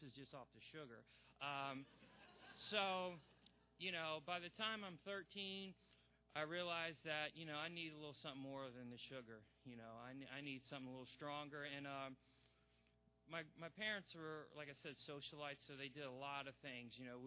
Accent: New Orleans, Louisiana, United States; growing up in New Orleans is it's a rough place, you know

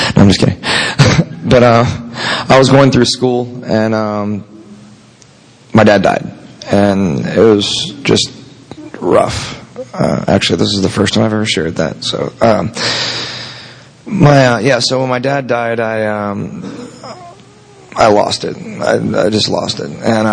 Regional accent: Tampa, Florida, United States; I was born and raised here in Tampa, and born at St. Joe's Hospital.

